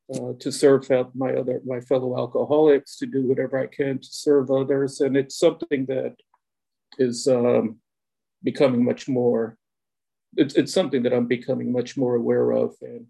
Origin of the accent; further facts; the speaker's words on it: Texas, United States; So it kind of reminds me about growing up on the Texas-Mexico border.